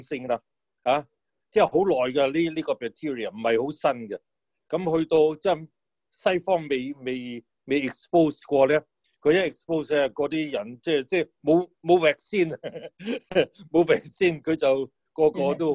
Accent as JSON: {"language": "Cantonese", "country": "United States", "said": "同我哋美國人咧，開始喺15、16世紀去美國嘅時候咧"}